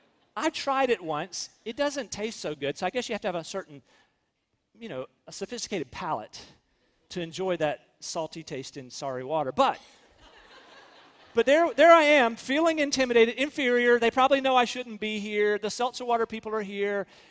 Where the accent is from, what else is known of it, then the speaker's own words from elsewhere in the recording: North Carolina, United States; I grew up on the Edgecombe County line, on the side of the tracks. I could hear the train. I mean, I was close to downtown, but I was keenly aware that my side of town was declining.